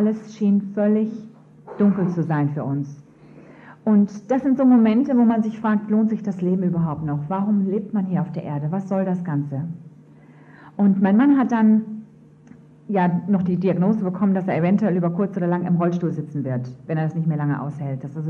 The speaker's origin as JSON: {"language": "German", "region": "Hamburg", "country": "Germany", "tie": "born or raised there", "said": "Ich bin aufgewachsen in Hamburg, habe ich schon gesagt"}